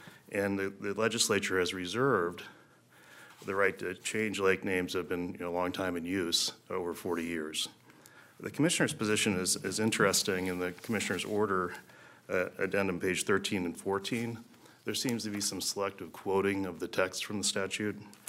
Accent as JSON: {"language": "English", "town": "Redwood Falls", "region": "Minnesota", "country": "United States", "tie": "born or raised there", "said": "I grew up in Redwood Falls"}